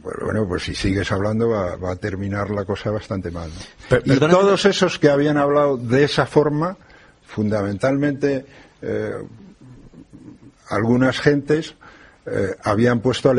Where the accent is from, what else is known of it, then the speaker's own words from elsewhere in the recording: Spain; soy un español que deseo y quiero que España gane siempre